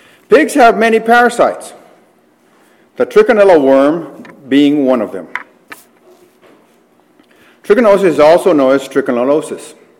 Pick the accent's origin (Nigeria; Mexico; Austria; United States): Mexico; When I was brought up in Mexico, and I'd go to the landfill on occasion to dump trash.